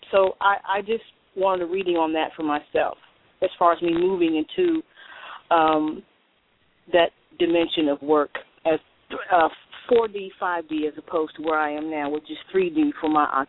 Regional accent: North Carolina, United States; North Carolina.

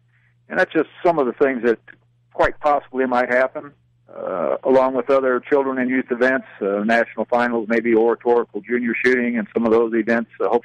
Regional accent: Nebraska, United States; Well, as far as involvement in my home state, as a detachment, we don't really pull together, I guess, maybe like some of the larger ones. Nebraska's pretty spread out.

